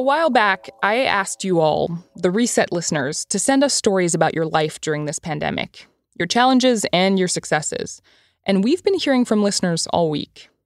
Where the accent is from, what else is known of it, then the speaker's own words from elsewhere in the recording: Canada; I'm Canadian